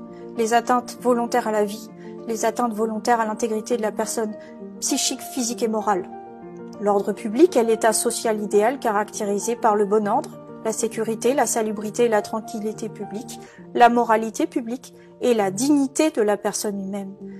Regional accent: France; en tant qu'auxiliaire de justice, en tant que Française et en tant que mère de famille

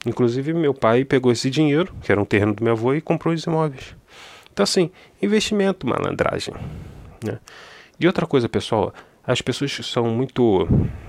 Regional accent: Rio de Janeiro, Brazil; Eu sou do Rio de Janeiro, vou te explicar para você.

